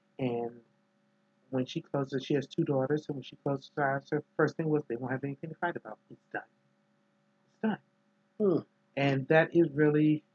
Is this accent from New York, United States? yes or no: no; Washington, District of Columbia, United States; I grew up in Riggs Park, Northeast. Yay, Riggs Park for life.